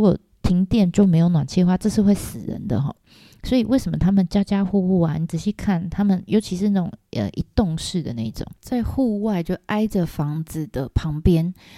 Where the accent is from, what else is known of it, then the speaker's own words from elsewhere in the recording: Taiwan; 那这跟我们台湾人到北海道去的时候常常会觉得房子好热的情况是完全相反的。